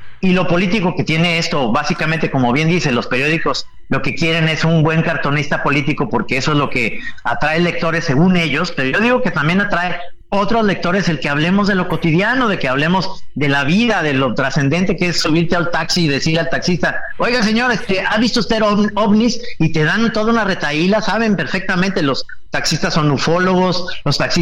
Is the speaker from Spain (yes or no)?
no; Mexico; Yo creo que este país somos todos los mexicanos